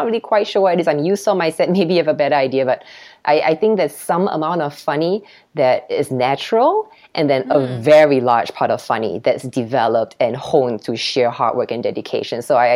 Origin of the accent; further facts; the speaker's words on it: Singapore; now in United States; So I grew up in Singapore and it's a culture where children are seen and not heard.